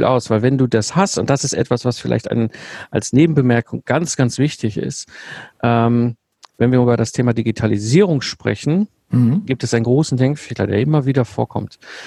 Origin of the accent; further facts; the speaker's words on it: North Rhine-Westphalia, Germany; ich bin ein Kind des Ruhrpotts, da bin ich geboren und aufgewachsen. Ich habe sehr früh in der Kindheit schon gemerkt, so wenn du so zwischen Kohle und Stahl groß wirst, ne, ich bin 74er Baujahr, das heißt, ich habe meine Jugend in den 80ern und 90ern im Ruhrpott erlebt